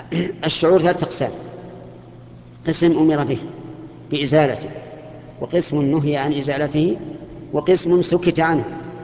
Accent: Saudi Arabia; لا سيما الذي في بلادنا السعودية.

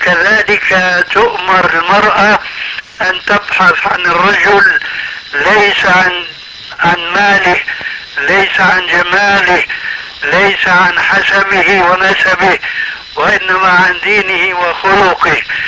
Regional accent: Syria; عندنا في سوريا

